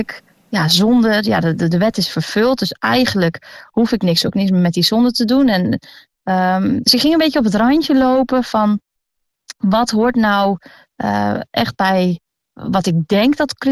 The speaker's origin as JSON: {"language": "Dutch", "town": "Amsterdam", "region": "North Holland", "country": "Netherlands", "tie": "born there", "said": "32 jaar geleden ben ik geboren in de Bijlmer."}